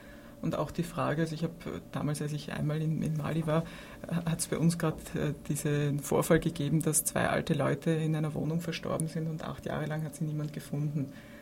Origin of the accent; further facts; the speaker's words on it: Austria; Oder bei uns in Österreich sagt man überhaupt, wer ist schuld?